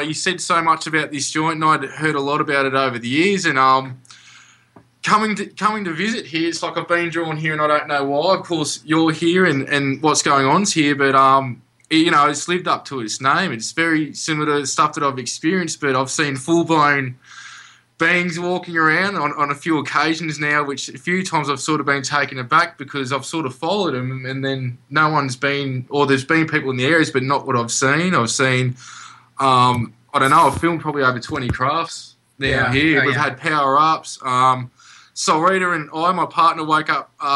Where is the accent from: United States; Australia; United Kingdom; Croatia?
Australia; Albury, New South Wales; I'm from Albury, which is on the border of New South Wales, Victoria, and Australia, sort of down the bottom part.